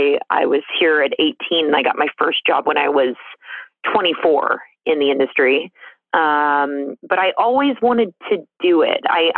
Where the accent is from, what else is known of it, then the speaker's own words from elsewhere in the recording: Las Vegas, Nevada, United States; Yes, very true. I was born and raised in Las Vegas.